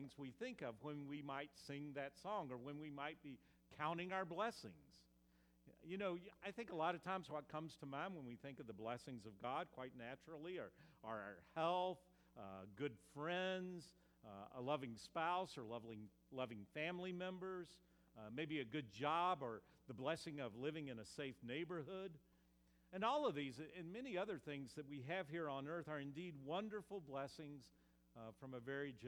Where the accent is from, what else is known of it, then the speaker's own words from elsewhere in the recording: North Carolina, United States; The Quaker meeting that I grew up in back in North Carolina, we used to sing this chorus regularly